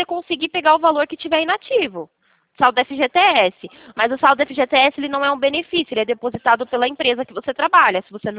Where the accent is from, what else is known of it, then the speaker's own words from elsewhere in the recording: São Paulo, Brazil; Não, sou aqui de São Paulo.